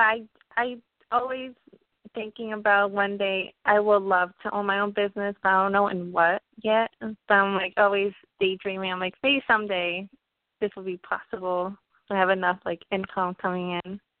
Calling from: Connecticut, United States; June 19, 1992, and I'm from Connecticut.

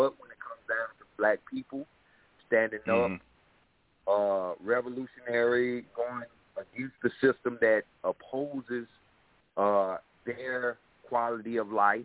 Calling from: South Carolina, United States; I'm calling from South Carolina, man.

